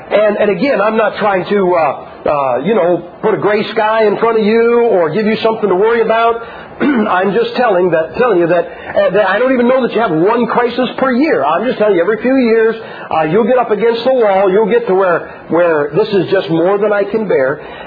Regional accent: United States; Now, I am an American, and I tell people all the time

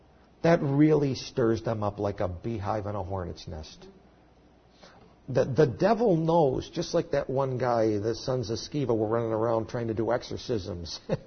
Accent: United States; We don't understand it. We're American Christians. We have no idea what persecution is.

